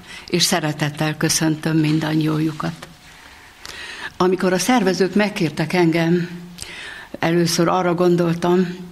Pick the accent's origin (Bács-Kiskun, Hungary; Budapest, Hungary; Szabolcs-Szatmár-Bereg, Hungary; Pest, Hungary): Bács-Kiskun, Hungary; Dunaszentbenedek; 1951. június 19-én születtem a Duna innenső partján, egy kis faluban, Paksal szemben, közel Kalocsához, Dunaszent Benedeken. Itt töltöttem a gyermekkoromat, vallásos családban neveltek három testvéremmel